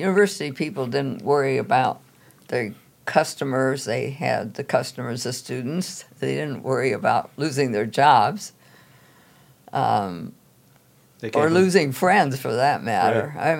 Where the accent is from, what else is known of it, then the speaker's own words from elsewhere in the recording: Rockford, Illinois, United States; I'm sure where I grew up in Rockford, Illinois, there was no blacks were able to sit anywhere in the theater.